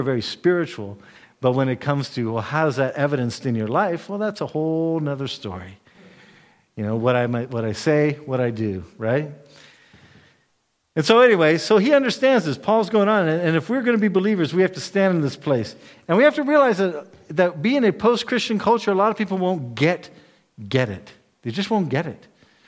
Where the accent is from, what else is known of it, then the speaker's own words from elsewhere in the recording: United States; because I'm an American.